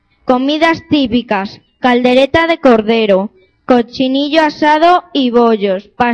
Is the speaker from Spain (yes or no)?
yes; Madrigal de las Altas Torres, Castile and León, Spain; os voy a contar lo mejor de Madrigal